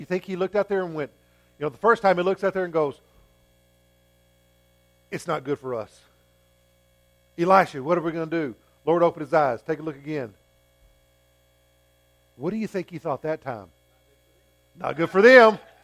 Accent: Fort Stockton, Texas, United States; if you go out to where I was born and raised out in Fort Stockton

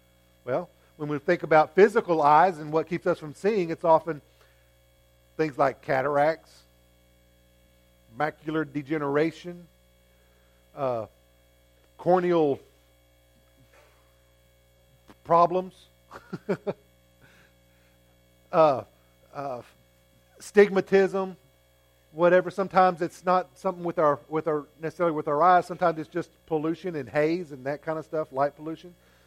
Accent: Fort Stockton, Texas, United States; if you go out to where I was born and raised out in Fort Stockton

